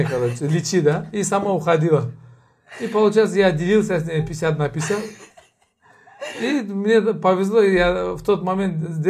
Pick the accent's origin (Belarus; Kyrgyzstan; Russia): Kyrgyzstan; Kyzyl-Kiya, Batken Region; Я родился в Киргизии. Учился тоже там, после чего я окончил школу